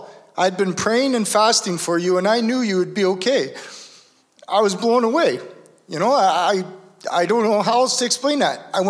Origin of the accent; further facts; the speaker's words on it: Oshawa, Ontario, Canada; I'm from Oshawa, so we had to go through Toronto.